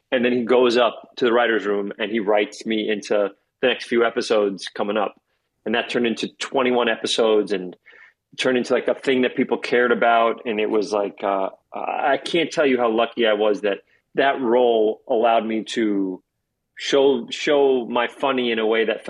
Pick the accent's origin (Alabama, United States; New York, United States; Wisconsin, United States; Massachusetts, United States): New York, United States; you know, I grew up in New York, and so one of my favorite things is putting on earphones, listening to music, and walking the streets.